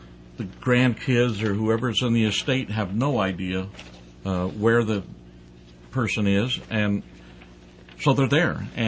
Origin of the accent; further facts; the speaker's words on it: Mount Shasta, California, United States; also born or lived in Saudi Arabia; I was born and raised in Mount Shasta, and then went off to Vietnam for about 18 months, and then came back and traveled around, and then I spent 10 years in Saudi Arabia.